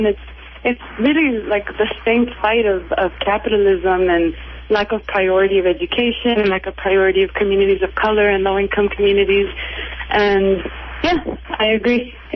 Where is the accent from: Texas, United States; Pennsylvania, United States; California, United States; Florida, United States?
California, United States; Los Angeles; I'm actually from Los Angeles, and I'll be going back there.